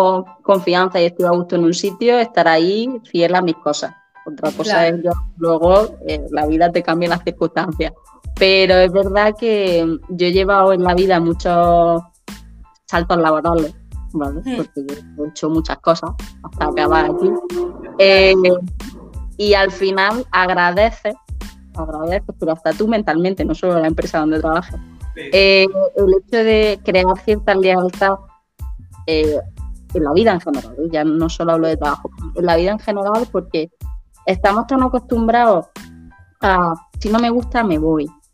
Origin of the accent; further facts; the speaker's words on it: Almería, Andalusia, Spain; now in Madrid, Spain; Yo soy de Almería. Entonces, yo vivo aquí en Madrid, yo llevo 11 años